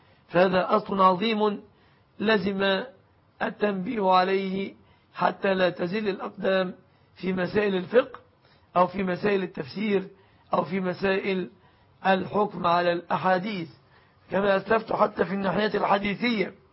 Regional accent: Egypt; بلادنا مصر

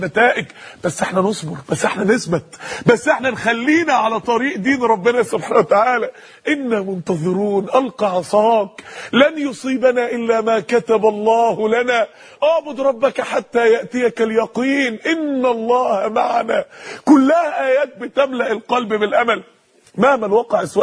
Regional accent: Mansoura, Dakahlia, Egypt; كان بيقولوا لي لو دخلت مسجد معين عندنا في المنصوره

